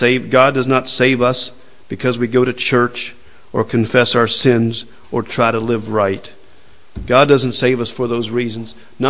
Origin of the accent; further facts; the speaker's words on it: United States; I'm from America. I'm sorry. There's no room for prejudice against Americans this morning.